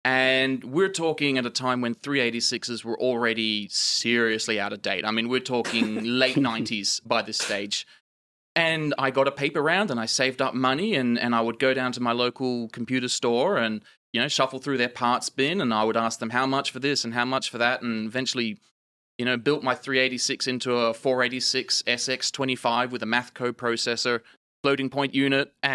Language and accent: English; Outback, Australia; So I grew up in the Australian outback, if you can't tell of my accent, not an American.